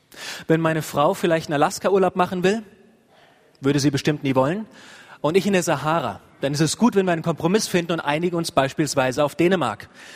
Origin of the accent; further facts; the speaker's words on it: Rhineland-Palatinate, Germany; Ich freue mich, mal wieder hier sein zu können in meiner alten Heimat im Mittelrhein, hier oben auf der Höhe.